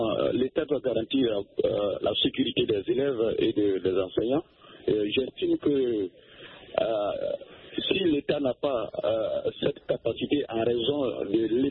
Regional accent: Côte d’Ivoire; chez nous en Côte d'Ivoire.

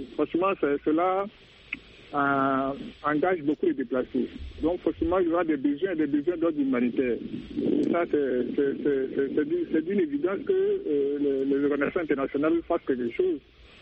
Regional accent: Côte d’Ivoire; Je ne suis pas congolais, je suis ivoirien

